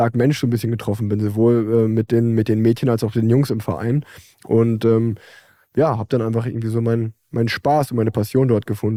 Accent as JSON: {"language": "German", "town": "Unna", "region": "North Rhine-Westphalia", "country": "Germany", "tie": "born or raised there", "said": "ich bin in Unna groß geworden, das ist so eine Kleinstadt in der Nähe von Dortmund"}